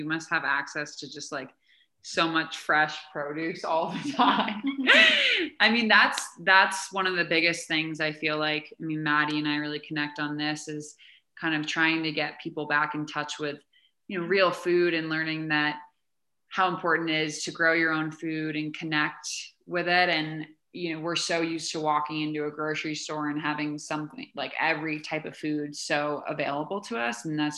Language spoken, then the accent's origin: English; Maine, United States; I know like growing up in Maine, like I do a lot better in the winter when I'm digesting warm, heated food.